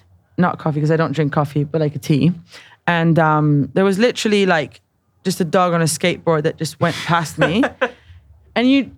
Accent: New York City, New York, United States; This is like, you know, as a young kid growing up in New York City and like going to Madison Square Garden for gigs or for actually sports games.

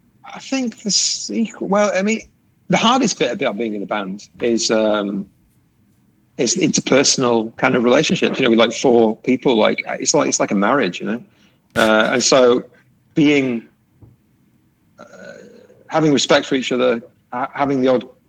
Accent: Bradford, Yorkshire and the Humber, United Kingdom; now in Glasgow, United Kingdom; I had that vision of Glasgow before I moved there. That's one of the reasons that I moved. I grew up in Bradford.

